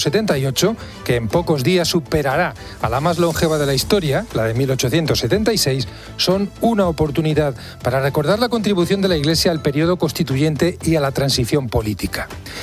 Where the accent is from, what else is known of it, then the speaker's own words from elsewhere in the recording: Huelva, Andalusia, Spain; A ver, yo soy de Huelva. Aquí la sardina gusta muchísimo, los chiringuitos, la playa, en fin.